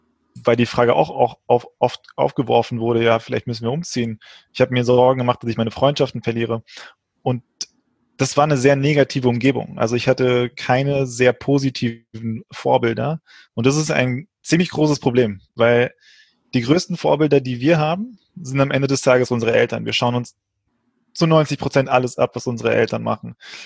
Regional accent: Frankfurt, Hesse, Germany; also born or lived in Portugal; 27 Jahre jung, gebürtig Portugiese, bin dann relativ früh nach Frankfurt gekommen, hier aufgewachsen, habe hier auch Finanzen und Physik studiert.

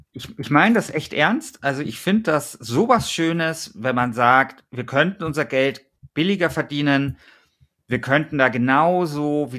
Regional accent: Bavaria, Germany; mein Heimatbundesland Bayern

